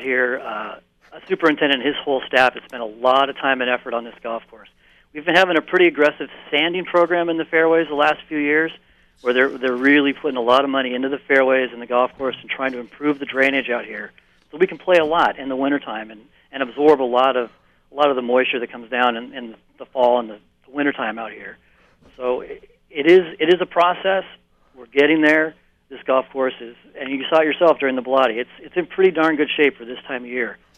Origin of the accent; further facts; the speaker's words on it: Eugene, Oregon, United States; I grew up in Eugene, Springfield, myself. Local kid, went to high school here.